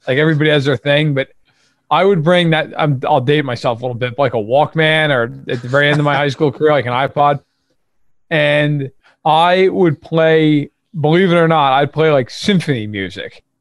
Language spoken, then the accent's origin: English; New York, United States; An hour and a half outside New York City.